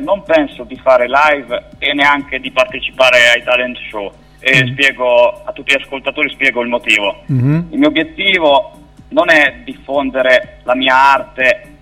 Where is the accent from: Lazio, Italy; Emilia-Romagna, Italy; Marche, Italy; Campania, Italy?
Marche, Italy; Fano; born there; Io sono nato a Fano il 24 ottobre del 1997 in provincia di Pesaro Urbino e ho frequentato il liceo classico Guido Donfi di Fano.